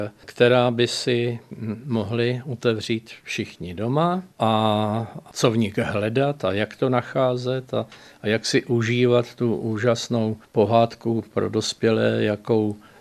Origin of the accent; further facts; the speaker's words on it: Macourov, Vysočina Region, Czechia; born there; moved away; Já odsud rozhodně nepocházím, žiju tu už 18 let a mé cesty byly poměrně složité. Narodil jsem se na Vysočině, Tam jsme byli, patřili k nůzným obyvatelům velmi malinké vesnice Macourov poblíž Žižkova pole.